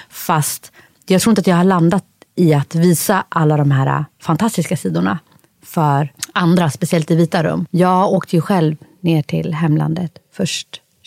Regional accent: Sweden; born there; jag är född i Sverige fast ursprungligen kommer jag från Somalia.

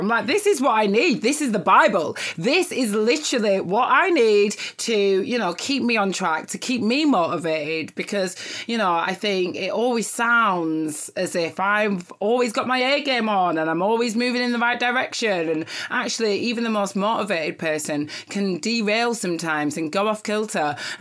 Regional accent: Nigeria; you know, I'm Nigerian

